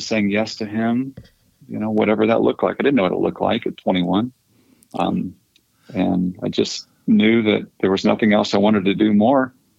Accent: Mississippi, United States; moved away as an adult; Mississippi. That's where most of my formative years were. My dad was in Christian education, higher education, and we had moved down there when I was a youngster and graduated from high school there and moved back here to Asbury.

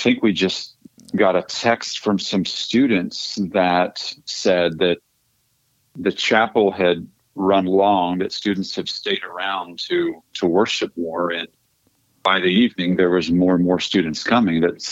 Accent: Mississippi, United States; moved away as an adult; Mississippi. That's where most of my formative years were. My dad was in Christian education, higher education, and we had moved down there when I was a youngster and graduated from high school there and moved back here to Asbury.

